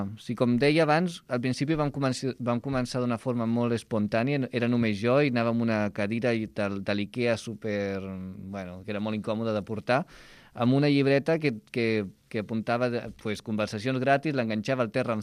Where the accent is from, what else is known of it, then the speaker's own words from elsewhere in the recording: Barcelona, Catalonia, Spain; va ser una bona caminata, perquè jo soc de Sant Andreu.